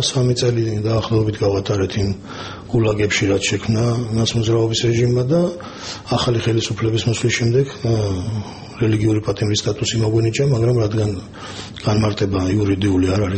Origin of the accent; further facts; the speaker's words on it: Tbilisi, Georgia; თბილისში დავიბადე ტრადიციულ ქართულ ოჯახში, საბურთალოზე.